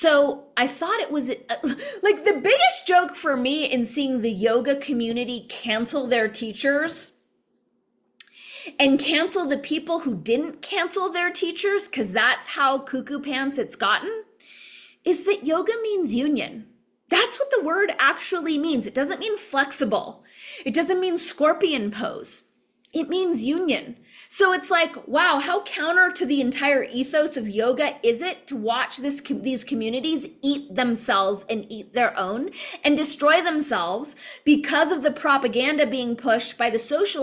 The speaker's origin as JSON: {"language": "English", "region": "California", "country": "United States", "tie": "born or raised there", "said": "because I'm so open, born and raised in California, being wired the way I'm wired"}